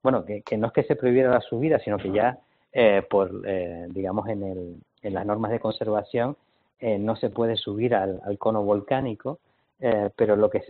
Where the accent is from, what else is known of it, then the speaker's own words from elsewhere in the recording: Güímar, Canary Islands, Spain; cuando yo era niño, yo soy de Guimar